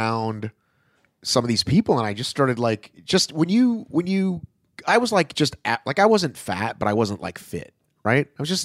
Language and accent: English; Atlanta, Georgia, United States; She's from San Francisco. I was from Atlanta.